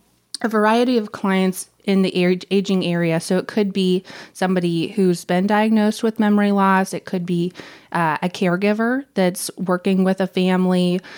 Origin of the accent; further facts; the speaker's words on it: St. Louis, Missouri, United States; So I am obviously from the St. Louis area. I'm a licensed clinical social worker here, and I opened St. Louis Dementia Counseling in October of 2017.